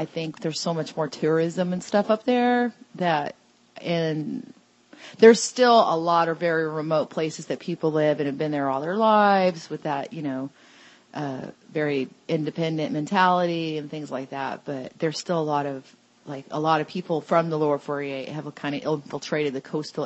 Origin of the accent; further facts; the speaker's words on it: Alaska, United States; also born or lived in Texas; Well, I lived pretty much half of my life in Alaska and half it in Texas.